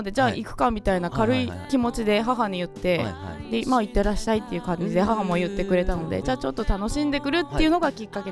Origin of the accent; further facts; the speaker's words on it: Miyazaki, Japan; now in Tokyo, Japan; 私はですね、宮崎出身で、今そうですね、東京に出てきて約10年ぐらいになります。